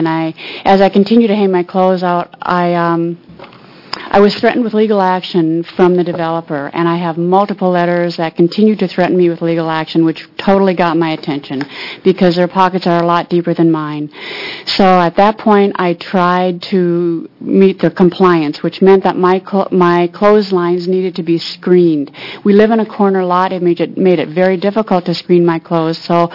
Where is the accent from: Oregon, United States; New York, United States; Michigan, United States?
Oregon, United States; Bend; I am from Bend, Oregon, and I am absolutely thrilled to be here to be discussing this bill.